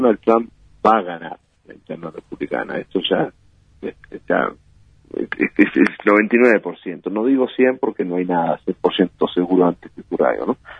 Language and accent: Spanish; Uruguay; y como todo uruguayo, uno orgulloso de esta película